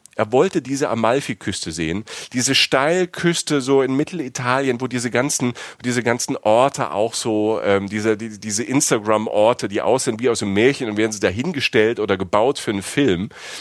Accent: Rhineland-Palatinate, Germany; Ich komme ja aus der Südpfalz, ne? Da sieht es ja auch fast aus wie in der Toskana teilweise.

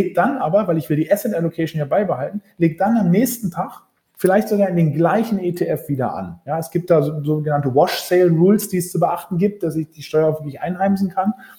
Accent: Norderney, Lower Saxony, Germany; now in Berlin, Germany; obwohl ich in Berlin wohne, sogar in Berlin geboren bin, bin ich aufgewachsen auf Norderney, also auch voll ja, hallo, im Sturm gelegen. Ja, meine Mutter ist Norderneyerin

